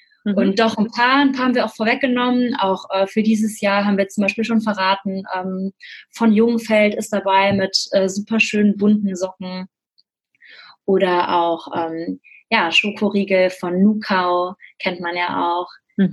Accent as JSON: {"language": "German", "town": "Cologne", "region": "North Rhine-Westphalia", "country": "Germany", "said": "ich komme aus Köln, er aus Münster, wir wohnen beide jetzt in Köln"}